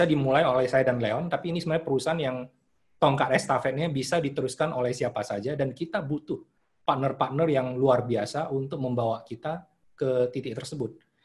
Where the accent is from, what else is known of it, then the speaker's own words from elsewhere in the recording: North Sumatra, Indonesia; moved away; Dan saat saya merantau ke Jakarta, saya lihat sendiri bagaimana di kampung halaman saya, misalnya toko buku seperti